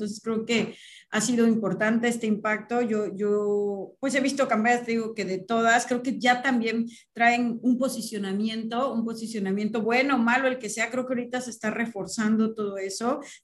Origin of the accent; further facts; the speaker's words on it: Mexico; Que nos afecta a todos como mexicanos